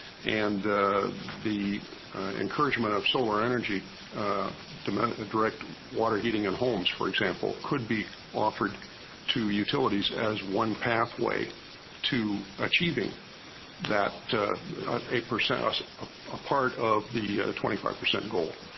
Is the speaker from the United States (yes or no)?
yes; Bend, Oregon, United States; from Bend.